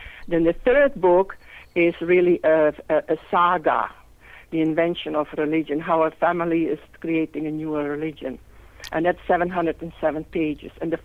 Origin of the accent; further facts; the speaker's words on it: Vienna, Austria; also born or lived in Netherlands; But my mother is Viennese, and so I was brought up partly in Vienna and then in the Netherlands.